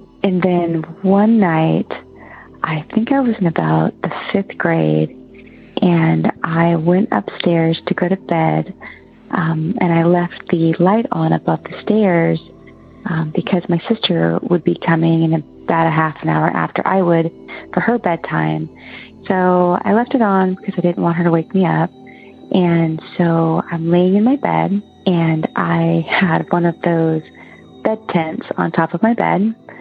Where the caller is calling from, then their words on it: Oregon, United States; I'm calling from Oregon.